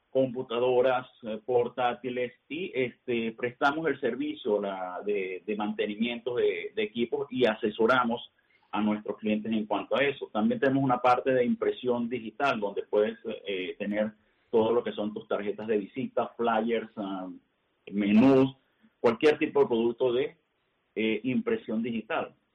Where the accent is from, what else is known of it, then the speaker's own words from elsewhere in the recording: Venezuela; moved away as an adult; now in Spain; Mira, yo soy venezolano, emigré hace 2 años a España.